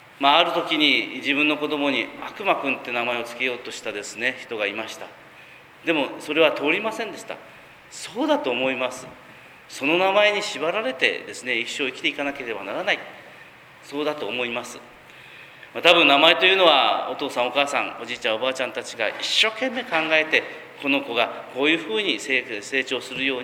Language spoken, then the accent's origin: Japanese; Tateno, Kumamoto, Japan; 自分の田舎に3年前に帰って、熊本縦野駅にですね、